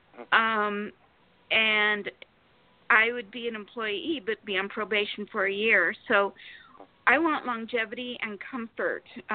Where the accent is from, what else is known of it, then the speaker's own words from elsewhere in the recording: Sacramento, California, United States; Sacramento, California.